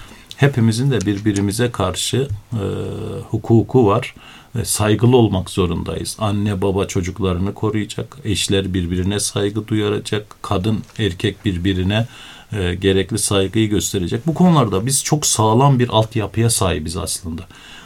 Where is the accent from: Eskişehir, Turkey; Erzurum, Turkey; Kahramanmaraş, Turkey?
Kahramanmaraş, Turkey; Elbistan; Dün benim memleketimde de şehit vardı. Elbistan'ımızda güzel bir kardeşimizi toprağa verdik.